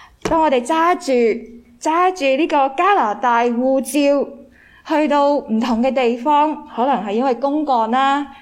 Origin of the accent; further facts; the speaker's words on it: Macau; now in Canada; 例如我剛才分享的澳門就是我熟悉的地方，因為我在那裡長大。